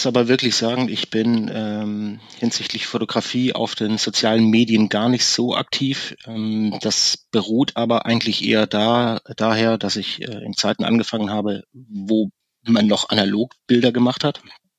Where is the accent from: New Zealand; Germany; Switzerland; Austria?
Germany; Baden-Württemberg; now in Hamburg, Germany; 46, gebürtiger Schwabe, über Umwege in Hamburg gelandet